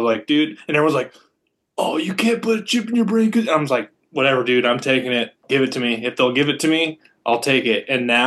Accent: Sacramento, California, United States; Sacramento.

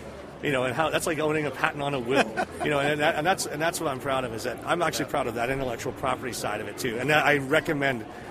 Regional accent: Canada; See, I grew up in Canada, so you know, it wasn't just America's team; it was also Canada's team.

